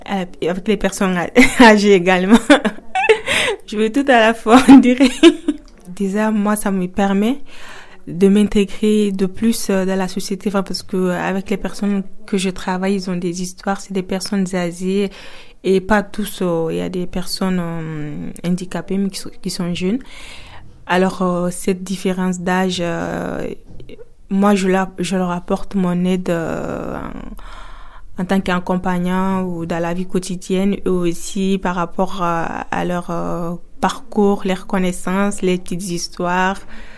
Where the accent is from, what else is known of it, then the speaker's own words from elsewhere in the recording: Conakry, Guinea; Je viens de la Guinée, Conakry, c'est l'Afrique de l'Ouest, et j'ai 24 ans.